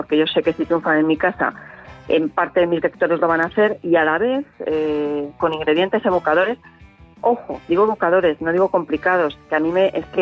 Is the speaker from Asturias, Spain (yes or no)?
no; Castilla-La Mancha, Spain; soy de Castilla-La Mancha y es una tierra muy de sofritos, muy de tener siempre en casa ajo, cebolla, una buena patata.